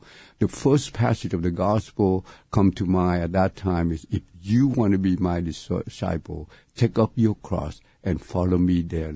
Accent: Nha Trang, Khanh Hoa, Vietnam; I came from Nha Trang in the very south, the middle of the south part of Vietnam. But my mom and so my grandmother came from the town, the city, it's not far from Lavang, the shrine.

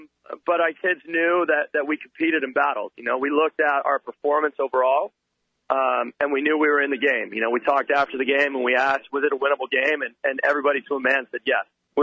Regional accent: Irvine, California, United States; I grew up in Irvine, started in AYSO.

